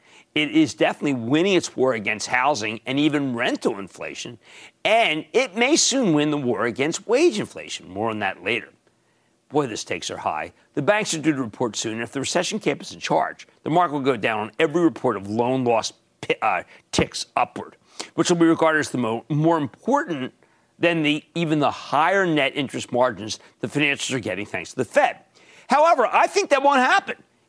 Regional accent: New Jersey, United States; now in New York, United States; Let's go to Jerry in my home state of New Jersey.

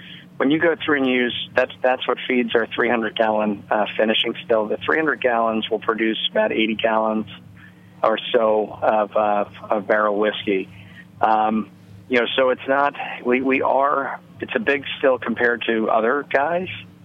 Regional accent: New Orleans, Louisiana, United States; We're from New Orleans originally, and it just reminded me.

